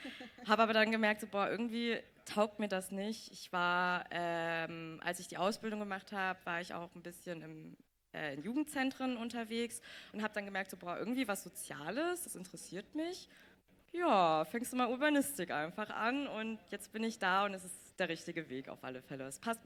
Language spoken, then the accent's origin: German; Erfurt, Thuringia, Germany; born there; also born or lived in Jena / Weimar; Also ich wurde in Erfurt geboren, bin dann nach Jena gezogen, bin dann nach Weimar gezogen